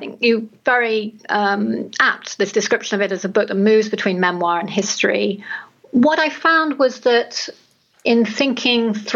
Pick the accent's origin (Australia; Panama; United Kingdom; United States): United Kingdom; England; I think in being English, I come from a culture that has different contemporary expectations about what it is to be a parent